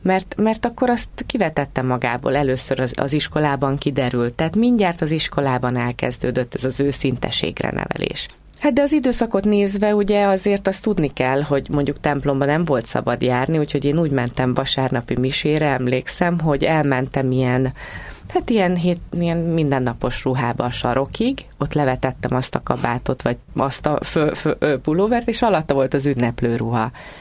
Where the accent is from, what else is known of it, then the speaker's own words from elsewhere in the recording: Madaras, Bács-Kiskun, Hungary; Én a Bácskában, Madarason, a szerb határon, akkor még jugoszláv határ volt, amikor ott gyerekeskedtem, ott nőttem fel. Ez egy sváb-magyar település. A környékben az összes többi település délszláv, sváb és magyar, tehát hármas, nálunk Madarason csak svábok és magyarok